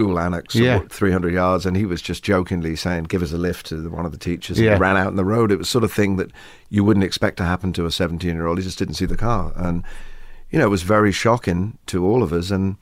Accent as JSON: {"language": "English", "region": "England", "country": "United Kingdom", "said": "Maybe we're English, you know, we don't really do that sort of thing."}